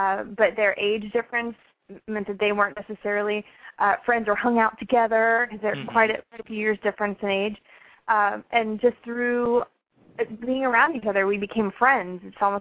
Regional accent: Houston, Texas, United States; Well, I was actually born right here in Houston, Southwest Houston, and grew up Catholic, going to Catholic school

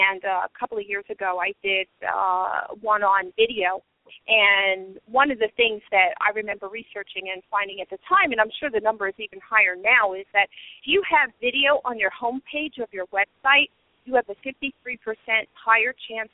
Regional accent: New York, United States; now in Connecticut, United States; But I am a New Yorker, a native New Yorker, so I made my way around the country and then back here to the East Coast in Connecticut.

